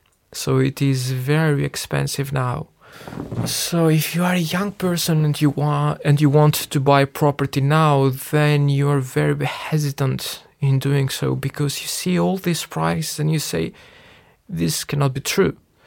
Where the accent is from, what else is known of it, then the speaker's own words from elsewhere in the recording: Athens, Attica, Greece; moved away as an adult; now in Tirana, Albania; I've always been raised as a city boy. So I was raised in Athens with a lot of hustle and bustle. Then I've spent most of my adult life now in Tirana.